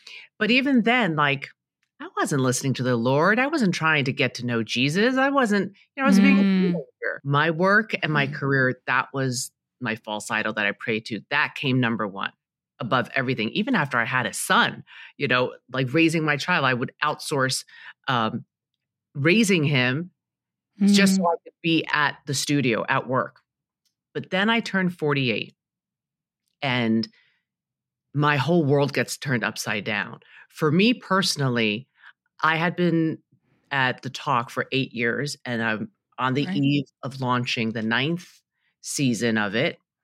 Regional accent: New York City, New York, United States; So I grew up in Queens, New York, and I'm the youngest of three girls. And my parents are Chinese immigrants.

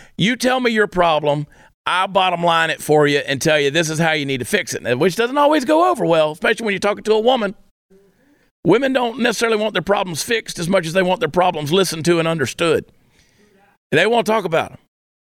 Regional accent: New Jersey, United States; born there; You know, people love to give me a hard time because I was born in New Jersey.

